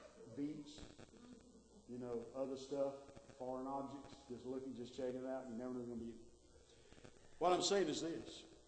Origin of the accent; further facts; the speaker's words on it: Georgia, United States; I was from Georgia.